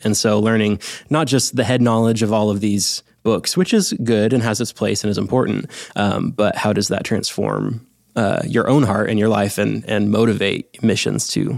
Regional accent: Santa Clarita, California, United States; And we grew up in Santa Clarita, which is just a ways outside Los Angeles.

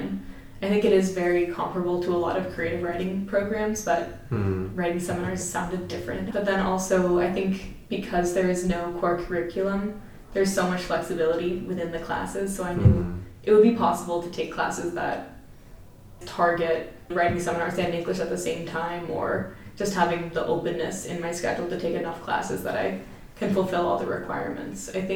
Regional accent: California, United States; I'm from the Bay Area in California, right next to Stanford University

